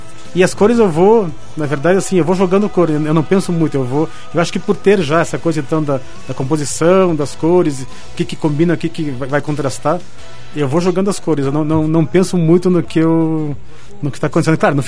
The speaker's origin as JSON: {"language": "Portuguese", "town": "Santa Rosa de Viterbo", "region": "São Paulo", "country": "Brazil", "tie": "born or raised there", "said": "Eu sou, assim, meus pais estão peruanos, minhas irmãs argentinas, e eu e meu irmão nascemos no interior de São Paulo. Eu sou de uma cidade chamada Santa Rosa de Viterbo, que é próxima a Ribeirão Preto."}